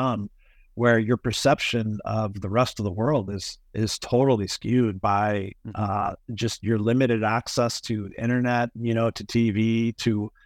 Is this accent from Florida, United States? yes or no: no; Kansas City, Missouri, United States; I grew up in Kansas City. I was gone for 10 years and came back